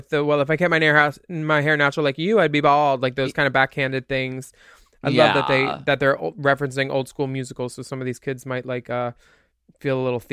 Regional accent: New York, United States; I'm from New York.

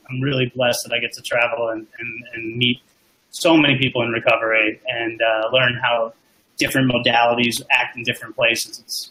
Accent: Florida, United States; So I'm from South Florida, and I used to think that I was a very unfortunate person who never had health insurance.

